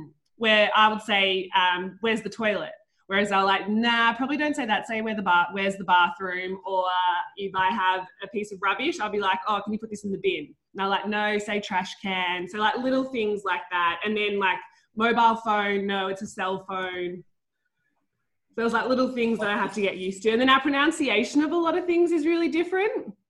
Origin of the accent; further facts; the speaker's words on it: Australia; Obviously, you can tell my accent. I'm in Australia at the moment. So I grew up playing in Australia, played with the national team